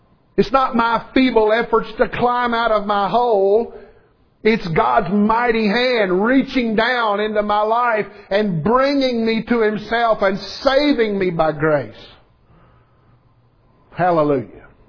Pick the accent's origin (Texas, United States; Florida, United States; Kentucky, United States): Kentucky, United States; One pitiful, weak, insignificant, ungodly boy growing up in South Central Kentucky